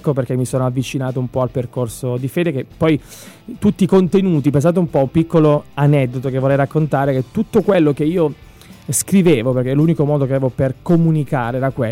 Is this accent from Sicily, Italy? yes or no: yes; Palermo, Sicily, Italy; born there; Siculo sugno. Sono nato a Palermo 30 anni fa, sì.